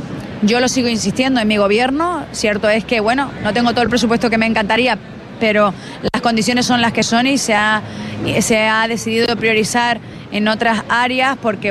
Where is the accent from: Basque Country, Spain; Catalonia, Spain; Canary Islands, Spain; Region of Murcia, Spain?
Canary Islands, Spain; no solo ya como canario, como canaria